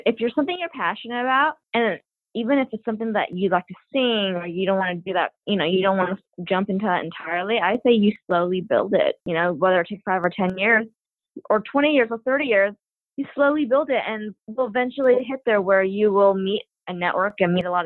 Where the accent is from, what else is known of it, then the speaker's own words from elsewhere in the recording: Los Angeles, California, United States; I am Chinese American, born and raised in LA. Yeah, both of my parents are from Hong Kong.